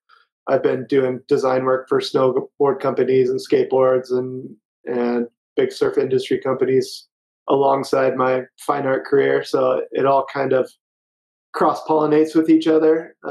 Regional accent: Ventura, California, United States; now in Ashland, United States; I'm originally from California, Ventura, California. I've traveled around a bit, and I'm in Southern Oregon now in Ashland.

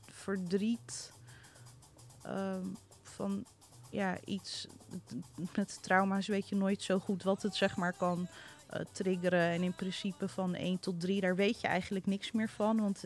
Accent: Morocco; also born or lived in Netherlands; Dus ik werd in Marokko geboren. De eerste 3 maanden in Nederland tijdens haar verlof. Met mijn oma ook. En toen met de oma mee terug het vliegtuig in eigenlijk. Naar Marokko toe.

